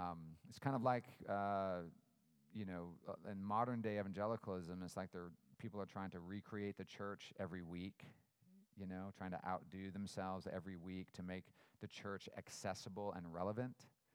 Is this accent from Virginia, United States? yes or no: no; Cupertino, California, United States; These creeds I grew up reciting as a kid growing up in Northern California in Silicon Valley. I grew up about a mile from Hewlett-Packard, and I went to Cupertino High School, about a block from Apple Computers